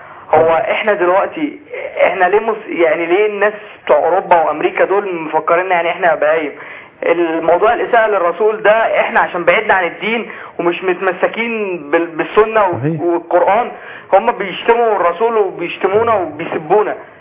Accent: Alexandria, Alexandria Governorate, Egypt; ايوه انا اسكندراني.

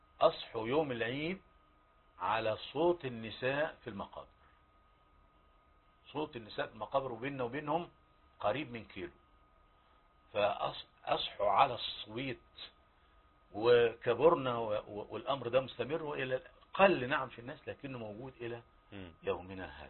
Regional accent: Egypt; بلدنا مصر

